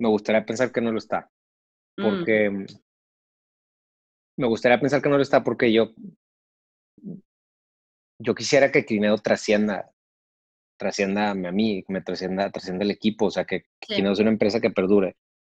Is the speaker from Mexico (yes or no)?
yes; Mexico; yo crecí en una escuela legionaria y crecí en México